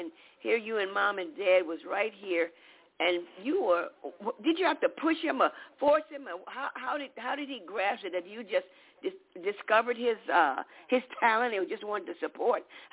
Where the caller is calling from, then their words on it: Chicago, Illinois, United States; from Chicago